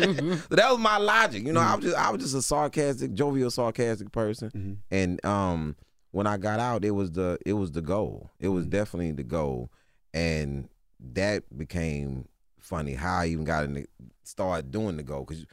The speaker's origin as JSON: {"language": "English", "town": "Houston", "region": "Texas", "country": "United States", "said": "You know, I'm from Houston. We the capital of independent."}